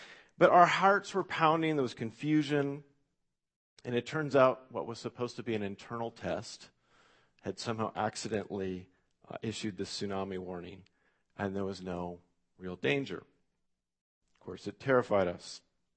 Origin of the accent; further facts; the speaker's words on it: Eugene, Oregon, United States; growing up in Eugene, I used to think it rains a lot here, and then I moved to Seaside.